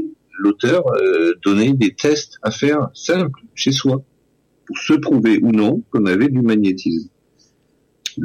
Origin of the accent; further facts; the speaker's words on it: Toulouse, Occitanie, France; now in Rouen, France; Je suis basé à Rouen, en Normandie, mais je ne suis pas de Rouen, je suis originaire de Toulouse. Ma naissance, mon pays, c'est Toulouse, mais ça fait 40 ans que je vis à Rouen.